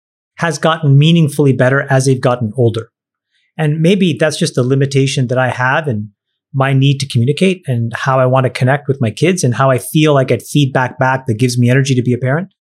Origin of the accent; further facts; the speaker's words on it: Canada; As you guys know, I'm from Canada.